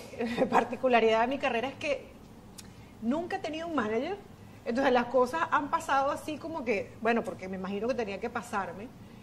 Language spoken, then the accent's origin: Spanish; Maracay, Aragua, Venezuela; yo de Maracay, pero estoy estudiando en la Universidad Católica.